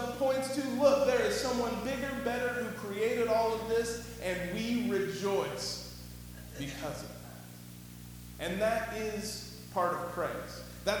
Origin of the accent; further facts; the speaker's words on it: Georgia, United States; I grew up in Georgia, went to college in Alabama, and went to seminary back in Georgia.